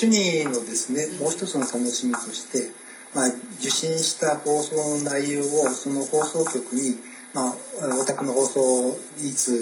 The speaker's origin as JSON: {"language": "Japanese", "region": "Tokyo", "country": "Japan", "tie": "born or raised there", "also_born_or_lived": "Kobe", "said": "私は、はい、生まれは神戸なんですが、"}